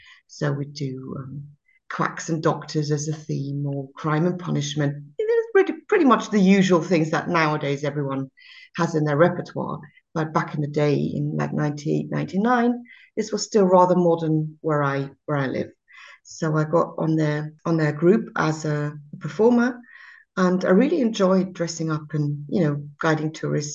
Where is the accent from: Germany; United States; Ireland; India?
Germany; Speyer, Rhineland-Palatinate; And my hometown here is Speyer, which is a weird name. And it's an ancient city that's was founded by the Romans, and we've got a lot of old buildings here. So it's on the Rhine, rather pretty, and not too far from Frankfurt.